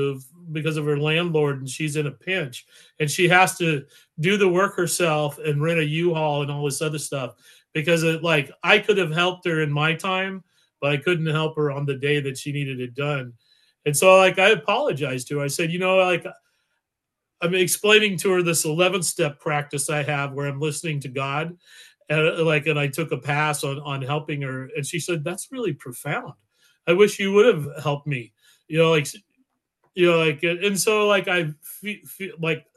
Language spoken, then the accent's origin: English; California, United States; It's okay, Mason. I do have a truck. I'm from California. But I have a truck.